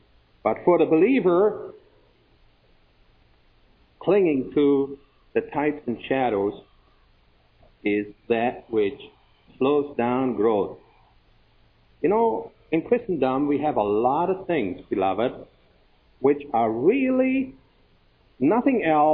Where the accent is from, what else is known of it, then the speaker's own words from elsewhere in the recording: Germany; when I was a young believer, growing up in Germany, we sat different.